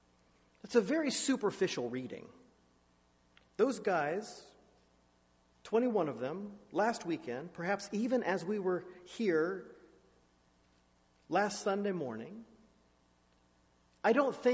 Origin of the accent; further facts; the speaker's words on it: United States; I'm an American, so there is some connection there